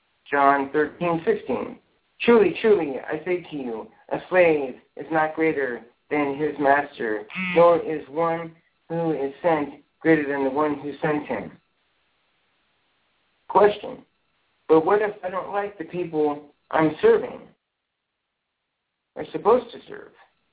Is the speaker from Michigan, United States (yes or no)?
no; Indiana, United States; I'm that Hoosiers type person. I'm from Indiana, you know.